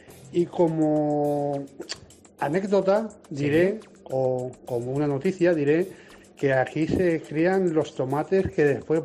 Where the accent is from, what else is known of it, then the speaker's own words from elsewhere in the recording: Chilches, Valencian Community, Spain; mi pueblo está en el sur de la provincia de Castellón, muy cerquita de la provincia de Valencia. Tiene una playa espectacular. Aquí se crían unos melones espectaculares.